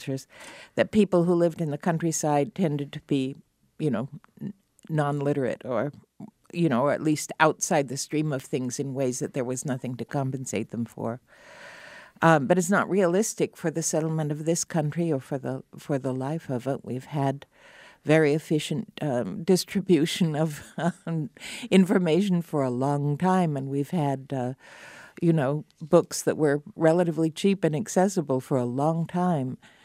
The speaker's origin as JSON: {"language": "English", "region": "Idaho", "country": "United States", "said": "On learning that I'm from Idaho"}